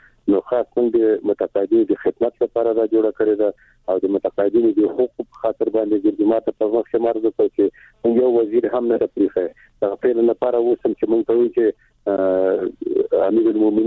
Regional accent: Afghanistan; موږ د افغانستان رعیت یو

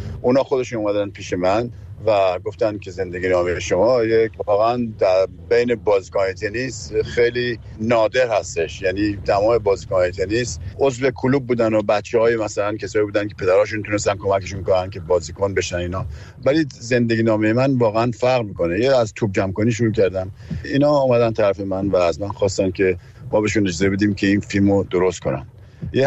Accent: Tehran, Tehran Province, Iran; منم تو اونجا به دنیا آمدم و از همونجا بزرگ شدم

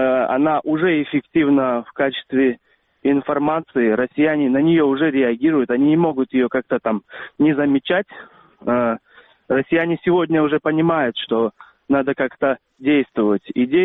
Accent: Crimea, Ukraine; Как крымчанин, как бывший политзаключенный, хочу сказать спасибо

